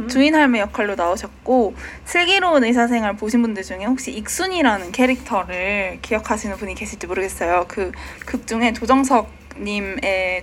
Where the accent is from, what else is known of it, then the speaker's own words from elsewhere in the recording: Tongyeong, South Gyeongsang, South Korea; now in Seoul, South Korea; 고향은 통영이라고 생각하는데 근데 제가 만약에 해외에 나갔을 때를 생각하면 이제 그냥 서울에서 왔다고 할 수도 있을 것 같거든요.